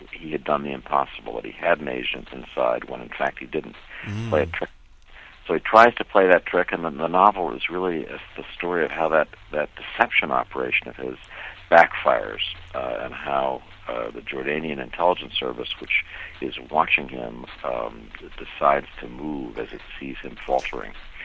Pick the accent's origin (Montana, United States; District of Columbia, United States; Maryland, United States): District of Columbia, United States; Washington; I grew up in Washington, you know, and I used to think in my neighborhood if I threw a rock in any direction, it would probably land on the CIA officer's house.